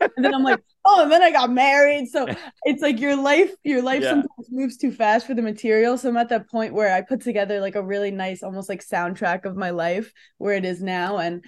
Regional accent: New York City, New York, United States; I'm from New York City, and I feel like the East Coast of America has a certain, like, like a chutzpah

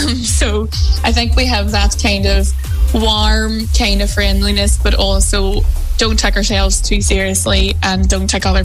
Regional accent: Derry, Northern Ireland, United Kingdom; political correspondent for the Irish Examiner, and I was born and reared in Derry City.

